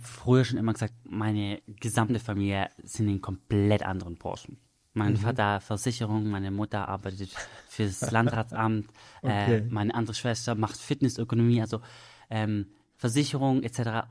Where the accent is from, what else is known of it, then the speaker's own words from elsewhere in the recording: Stuttgart, Baden-Württemberg, Germany; den Bäcker habe ich bei mir daheim in Stuttgart gemacht. Schwäbische Laugenbrezeln, sowas muss man ja können als Schwabe.